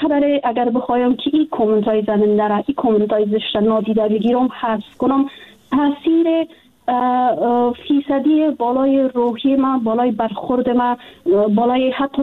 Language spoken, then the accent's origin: Persian; Afghanistan; ما در افغانستان بزرگ شدیم، تحصیل کردیم، کار کردیم،